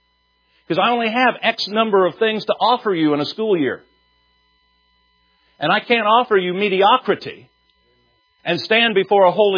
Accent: Kansas, United States; I came from Kansas.

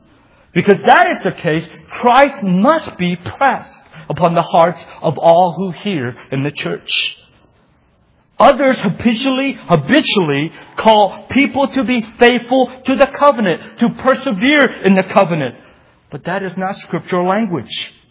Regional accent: Indiana, United States; I came from Indiana, I'm very bad in geography. So I know where Indiana is.

